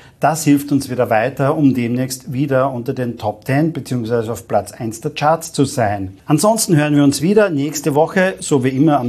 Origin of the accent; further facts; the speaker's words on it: Carinthia, Austria; born there; weil ich bin gebürtiger Kärntner